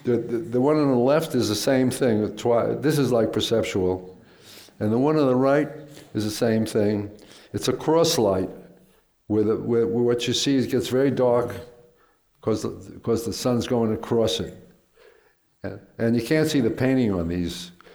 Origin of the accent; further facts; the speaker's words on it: Queens, New York, United States; The block I grew up in Queens, there were three artists, you know?